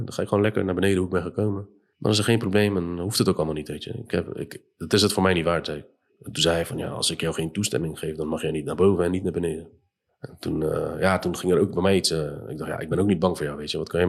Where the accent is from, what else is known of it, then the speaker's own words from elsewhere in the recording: Netherlands; En ik zei ook niet dat ik uit Nederland kwam, ik zei altijd dat ik uit Kabul kwam.